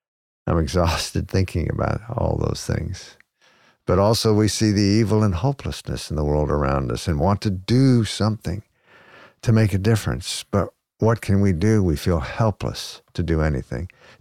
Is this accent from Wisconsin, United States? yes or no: no; New York, United States; and my hometown of New York, where no one seems to care.